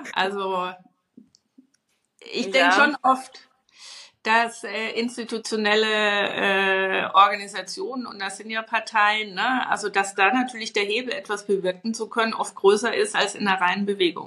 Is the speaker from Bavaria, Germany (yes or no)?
yes; Bavaria, Germany; das habe ich mir als Bayerin gemerkt.